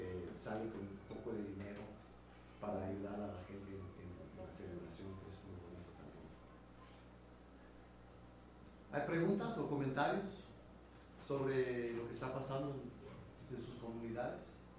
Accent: Mesa, Arizona, United States; Nosotros somos de Mesa, Arizona

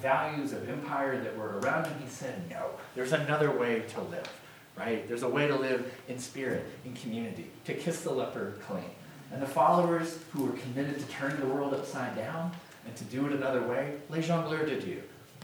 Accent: Portland, Oregon, United States; I'm from the Portland area.

